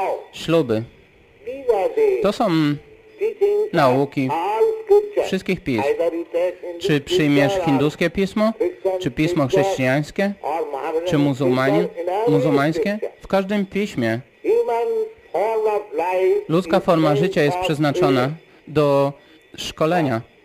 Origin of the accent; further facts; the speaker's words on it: India; Polish is a second language; U nas w Indiach pożywienie, chciałem powiedzieć, ci sprzedawcy, oni wspaniale dekorują na ulicach, aby sprzedać to.